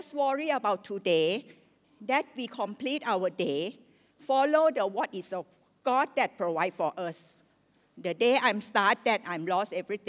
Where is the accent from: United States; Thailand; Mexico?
Thailand; accent: Thai; English is a second language; So bear with me if my English not that perfect, or my spelling, my talking, my accent is something like still as a local Thai lah, okay?